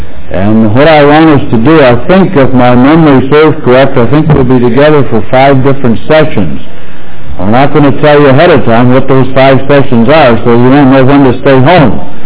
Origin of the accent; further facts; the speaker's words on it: Rockford, New York, United States; born there; But I was born in Rockford, New York, not very far from here.